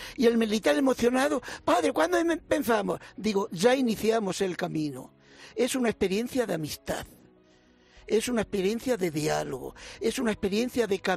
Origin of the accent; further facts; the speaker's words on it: Navalcán, Castilla-La Mancha, Spain; Yo soy de Toledo, de un pueblo, Navarcán.